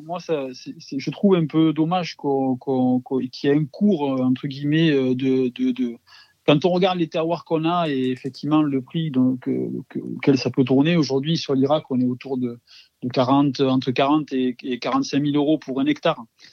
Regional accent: Occitanie, France; Donc, si je compare par rapport à ma région d'origine, enfin, à mon appellation d'origine et aujourd'hui où je suis implanté

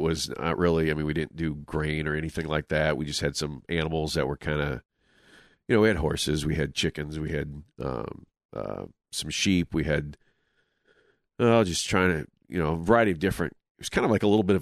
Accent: Lake Wilson, Minnesota, United States; So north of Lake Wilson, it's a town about, well, back in the day, it had probably had about 320 some people.

